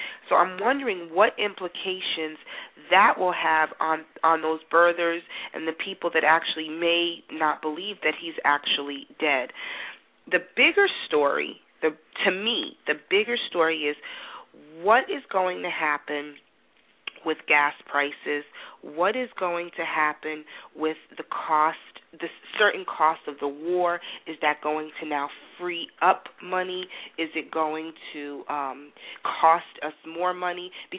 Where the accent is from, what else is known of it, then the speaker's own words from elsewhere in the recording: New York, United States; for me, as a New Yorker, when the Trade Center came down, I was frozen because it was such a part of history. Plus, I grew up in Greenwich Village.